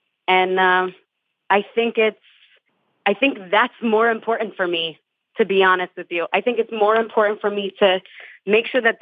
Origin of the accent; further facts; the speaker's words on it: New Jersey, United States; I'm from North Jersey.